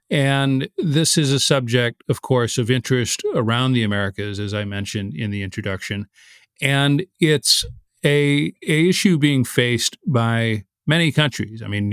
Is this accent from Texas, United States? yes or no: yes; Texas, United States; Del Rio, Texas, which is my home state